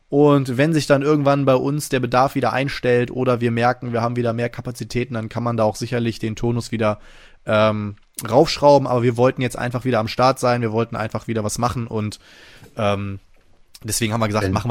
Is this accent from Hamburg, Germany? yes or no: no; Friedrichshafen, Baden-Württemberg, Germany; born there; in meinem Geburtsort da über die Spiel doch zu schlendern. Die haben ja auch so kleine Messehallen da in Friedrichshafen.